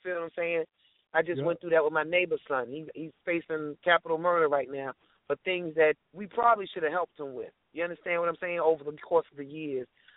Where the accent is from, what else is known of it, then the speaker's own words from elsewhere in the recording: Brooklyn, New York, United States; I'm from Brooklyn originally, and grew up around a lot of Nigerians, a lot of Haitians, a lot of Caribbean people, a lot of African people.